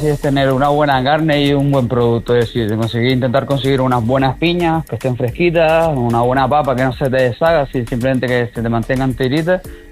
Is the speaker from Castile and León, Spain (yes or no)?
no; Casillas del Ángel, Canary Islands, Spain; Pues nada, eso surgió en mi pueblo, ahí en Casillas.